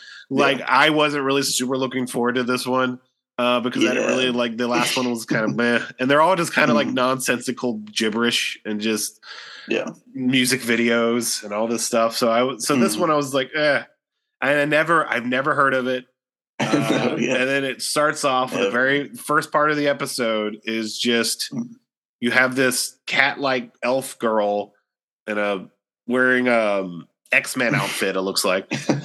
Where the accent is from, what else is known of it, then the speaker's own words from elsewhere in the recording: Ohio, United States; There was that toxic train derailment in my home state of Ohio.